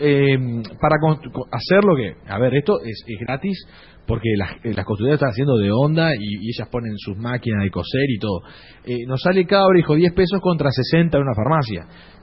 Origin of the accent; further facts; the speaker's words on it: Salto, Uruguay; Yo soy salteño, mi familia es salteña, y nos queda mucho más fácil hacernos fuerte acá.